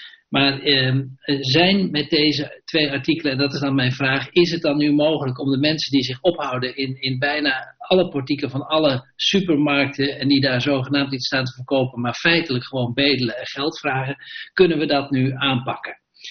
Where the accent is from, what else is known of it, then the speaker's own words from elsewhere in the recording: Friesland, Netherlands; Als Fries doet het me natuurlijk pijn dat we geen karpiet meer kunnen afschieten.